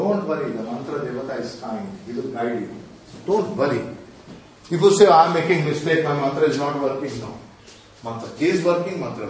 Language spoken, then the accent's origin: English; Puri, Odisha, India; I'm from Puri. I have to be perfect